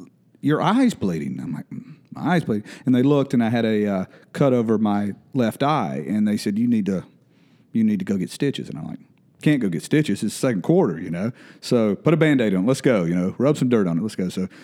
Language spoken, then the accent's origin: English; Belton, South Carolina, United States; Oh, if anybody knows me, I'm from Belton, okay. An old BHP Bear, you know. Went to high school there, graduated there